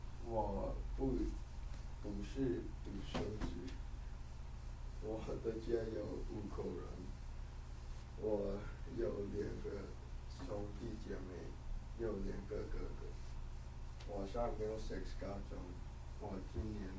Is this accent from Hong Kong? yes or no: no; Thailand; Chinese is a second language; 我是泰国人，我家在泰国，我今年15岁，我的生日是2002年10月19号